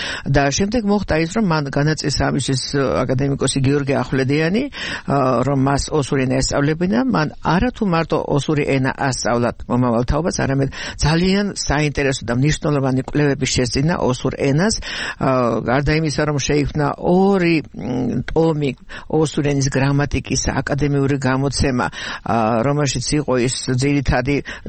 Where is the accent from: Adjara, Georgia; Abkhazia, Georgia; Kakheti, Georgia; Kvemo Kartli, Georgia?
Kakheti, Georgia; also born or lived in Znauri; მე მარტალია კახეთში დავიბადე მაგრამ თითქმის სანახერო თავარ კახეთსა და ზნაურის რაიონში გაზრდილი იმიტომ რომ სკოლაში კახეთში სწავლობდი ზნაურში სწავლობდი